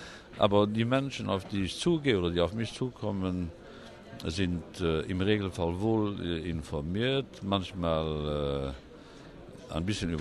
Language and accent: German; Luxembourg; Besonders als Luxemburger stößt man ja schnell an seine Grenzen